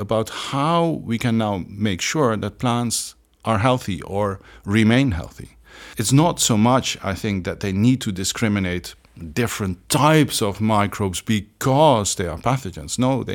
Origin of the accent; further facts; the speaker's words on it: Maastricht, Limburg, Netherlands; born there; English is a second language; I'm Dutch. I was born in Maastricht, son of a fruit grower and a teacher.